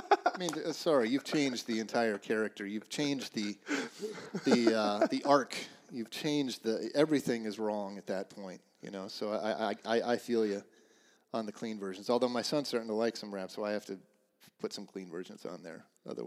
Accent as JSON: {"language": "English", "town": "Ames", "region": "Iowa", "country": "United States", "tie": "born or raised there", "said": "me growing up in Ames"}